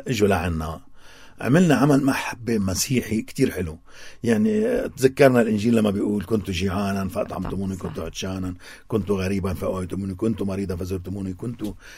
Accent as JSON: {"language": "Arabic", "country": "Lebanon", "said": "نحن عندنا بلبنان"}